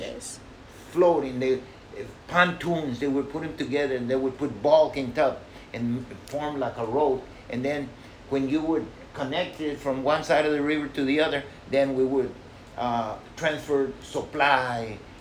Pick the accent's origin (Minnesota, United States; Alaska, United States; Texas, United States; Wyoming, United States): Texas, United States; I was from South Texas, thin-blooded person, and I was not, I was never